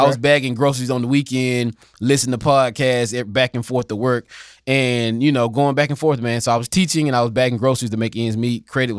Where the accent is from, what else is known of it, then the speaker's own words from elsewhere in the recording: Georgia, United States; But nevertheless, born and raised in South Georgia, first college grad in my family.